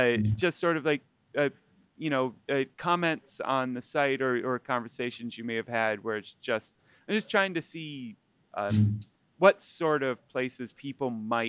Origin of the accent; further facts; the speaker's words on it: United States; We we're American, so we have MathSciNet.